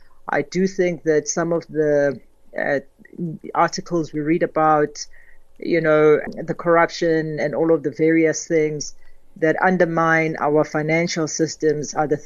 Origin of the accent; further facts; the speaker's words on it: South Africa; I would say as a South African, it certainly is our growth trajectory.